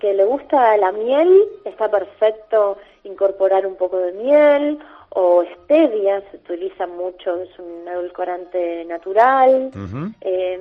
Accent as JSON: {"language": "Spanish", "country": "Argentina", "said": "Yo, por ejemplo, nací con el té, amo el té y no me cae bien el café, ni siquiera el mate, y soy argentina."}